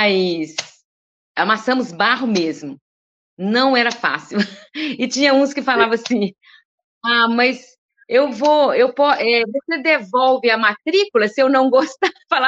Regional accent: Northeast Region, Brazil; E como eu vim do Nordeste

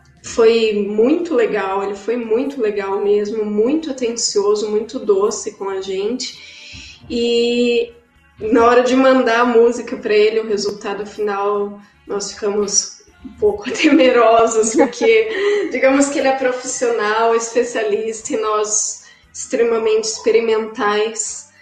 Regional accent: Amazon, Brazil; e nós somos da Amazônia.

